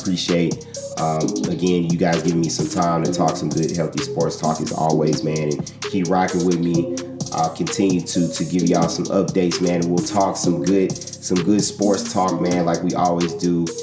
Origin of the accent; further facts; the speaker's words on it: Chicago, Illinois, United States; I'm a Cubs fan. I'm from Chicago.